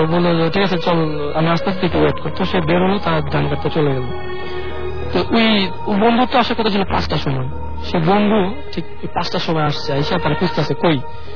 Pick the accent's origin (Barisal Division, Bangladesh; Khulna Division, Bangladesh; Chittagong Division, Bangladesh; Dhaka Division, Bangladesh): Chittagong Division, Bangladesh; Matlab; আমাদের গ্রামের হয়তো কুমিল্লা, আমাদের গ্রামের নাম হলো মতলব, মতলব আগে আমাদের গ্রামটা।